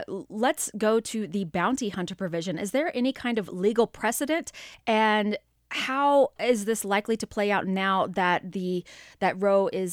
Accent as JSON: {"language": "English", "region": "Texas", "country": "United States", "tie": "born or raised there", "moved": "as an adult", "lives_now": "Boulder, United States", "said": "And I was born and raised in Texas."}